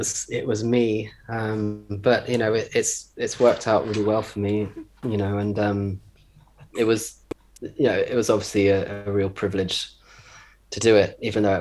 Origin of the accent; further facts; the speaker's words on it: Cambridge, East of England, United Kingdom; now in London, United Kingdom; I was born in Cambridge, and I went to King's College School in Cambridge, and I was sang in the choir there